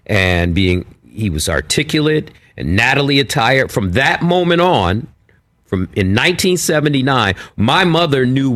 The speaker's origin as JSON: {"language": "English", "town": "Detroit", "region": "Michigan", "country": "United States", "tie": "born or raised there", "said": "In Detroit. Yes."}